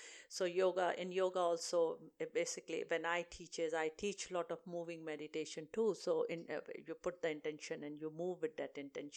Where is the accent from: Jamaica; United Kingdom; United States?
United Kingdom; Basingstoke, South East England; from Basingstoke, and I have got a page